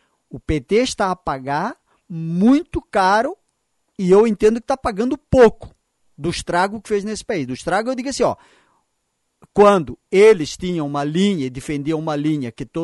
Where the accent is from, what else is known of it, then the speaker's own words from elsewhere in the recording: Angola; Eu nasci em 1958. Dizem que a guerra na minha terra começou em 1961.